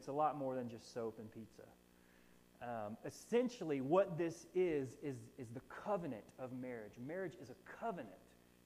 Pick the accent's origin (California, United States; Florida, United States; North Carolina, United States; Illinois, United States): Florida, United States; And look, I'm born and raised in Florida, so I'm like, I do like every other person in Florida